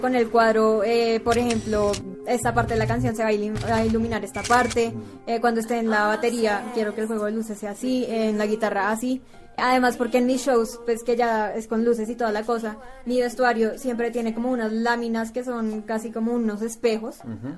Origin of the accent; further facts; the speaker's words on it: Bogotá, Colombia; born there; mi familia es santanderiana. O sea, claro, yo nací en Bogotá, pero, sí, toda mi familia es de allá